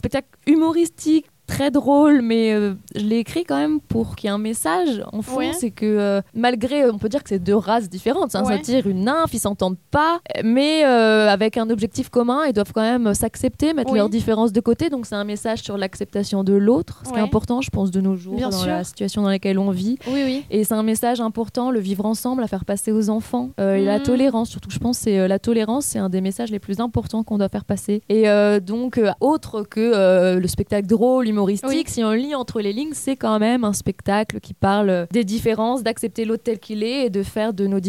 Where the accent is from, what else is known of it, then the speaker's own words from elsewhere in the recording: Cannes, Provence-Alpes-Côte d'Azur, France; Oui, je viens de Nice, en plus vers Cannes, donc la Côte d'Azur.